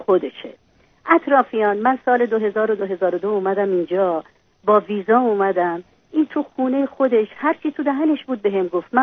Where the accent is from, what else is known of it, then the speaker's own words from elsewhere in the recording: Iran; moved away as an adult; من از ایران اومدم.